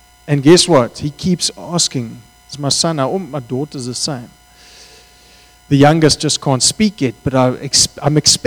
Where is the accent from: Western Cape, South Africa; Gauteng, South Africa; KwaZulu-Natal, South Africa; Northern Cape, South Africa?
Western Cape, South Africa; Table View; You know, I'm from Tableview. Tableview is a bit of a different place. It's a nice place to live.